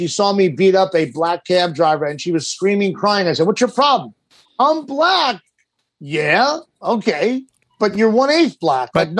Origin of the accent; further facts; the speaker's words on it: Sicily, Italy; I'm from Sicily. I have 5% black in me.